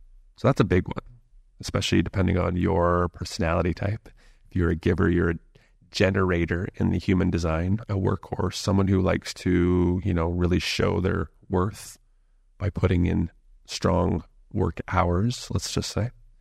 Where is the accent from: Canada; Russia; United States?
Canada; also born or lived in Australia; For myself, living in Bali, there are certain things that are happening that are very different from what I'm used to living and growing up in Canada and also living in Australia for a period of time.